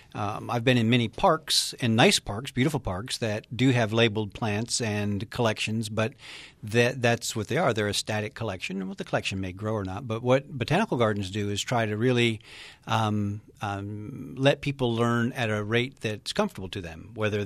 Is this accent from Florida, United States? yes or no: yes; Florida, United States; I grew up in Florida where there's 55 inches of rain a year.